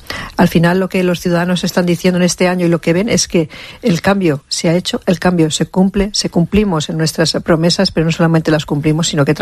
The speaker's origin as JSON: {"language": "Spanish", "town": "Torrent", "region": "Valencian Community", "country": "Spain", "said": "ese Torrent que no nos avergüenza decir que somos de Torrent"}